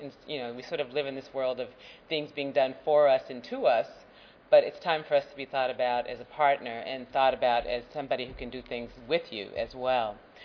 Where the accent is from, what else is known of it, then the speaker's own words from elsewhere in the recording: Texas, United States; I'm also a Texan, so there's a sense of community about when you're a Texan